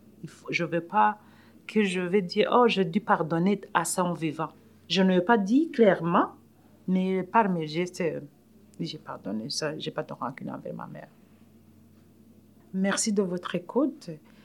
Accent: Burundi; accent: African; now in Canada; Moi, je garde mon accent quand même un peu africain. Je n'aimerais pas que mes enfants aillent vivre au Burundi si j'ai le pouvoir

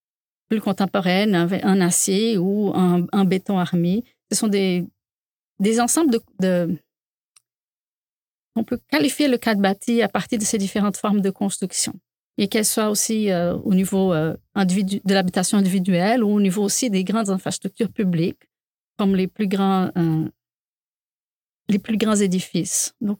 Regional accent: Recife, Pernambuco, Brazil; French is a second language; moved away; dans mon enfance, j'ai beaucoup entendu parler des histoires d'inondations dans ma ville natale de Recife, connue pour être la Venise brésilienne, avec 70 ponts.

